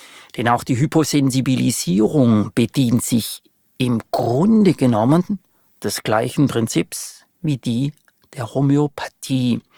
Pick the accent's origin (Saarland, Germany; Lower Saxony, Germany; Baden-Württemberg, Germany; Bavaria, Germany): Baden-Württemberg, Germany; Ich würde Ihnen als Schwabe ganz charmant antworten wollen